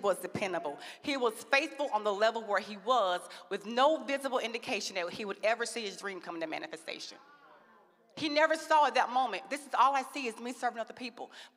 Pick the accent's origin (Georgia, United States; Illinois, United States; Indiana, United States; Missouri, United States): Georgia, United States; accent: Southern; Somebody from the South. I'm proud to be from Georgia, okay? My accent is still there. I try to change it. It won't go nowhere, right?